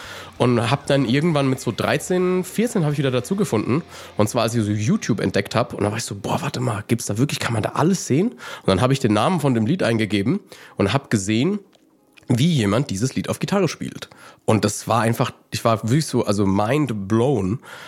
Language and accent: German; Bensheim, Hesse, Germany; Bin ich jetzt schon 27 oder bin ich schon 28? 27 stimmt schon. Komme aus Bensheim. Das ist ein bisschen südlich von Frankfurt. So ungefähr die schönste Stadt so hier in der Region.